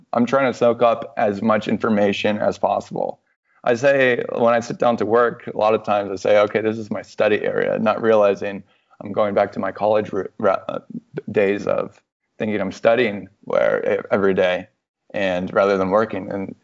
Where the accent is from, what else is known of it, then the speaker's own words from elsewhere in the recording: Orlando, Florida, United States; born there; also born or lived in New York / St. Louis / Chicago / Denver; I was born in Orlando, and but with this business, I was a very much a digital nomad for about 2-3 years